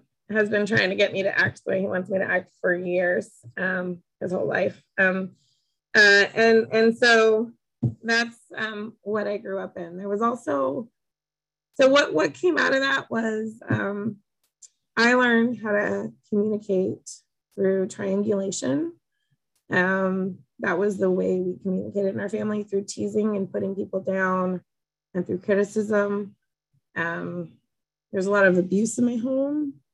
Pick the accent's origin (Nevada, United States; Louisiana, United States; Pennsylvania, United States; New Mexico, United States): New Mexico, United States; Peralta; born there; I was born in 1982 in Peralta, New Mexico, which is just outside of Albuquerque.